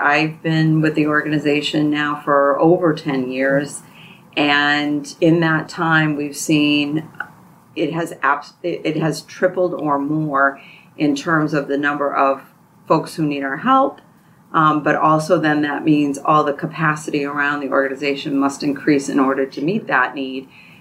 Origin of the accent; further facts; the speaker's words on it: Tewksbury, Massachusetts, United States; I grew up in Tewksbury, actually.